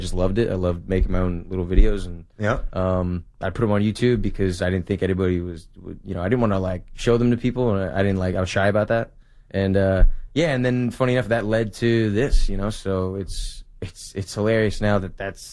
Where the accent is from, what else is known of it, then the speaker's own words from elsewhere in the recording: Springfield, New Jersey, United States; New Jersey, in Springfield.